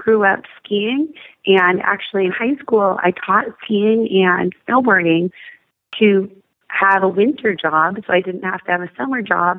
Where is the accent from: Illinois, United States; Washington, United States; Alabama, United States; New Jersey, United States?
Washington, United States; Spokane; we actually lost power in Spokane for 8 days in my hometown.